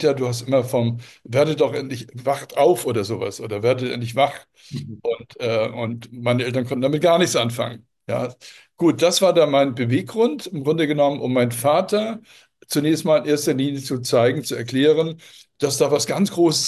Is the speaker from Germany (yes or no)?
yes; Hamburg, Germany; Ich erinnere mich, in der Zeit war Hamburg, ich bin Hamburger, bestand eigentlich nur aus Ruinen, ja.